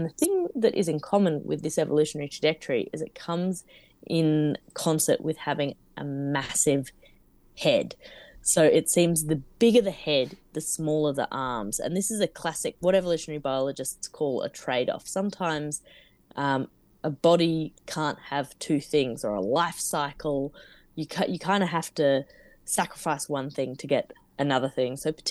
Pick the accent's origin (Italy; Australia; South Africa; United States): Australia; But I'm from Australia, and we had quite a few theropod dinosaurs